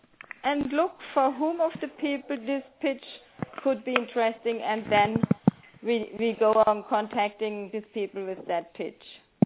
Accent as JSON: {"language": "English", "country": "Germany", "moved": "yes", "lives_now": "Mallorca, Spain", "said": "It's my birthday today. I'm from Germany, but I live quite a few years already on Mallorca."}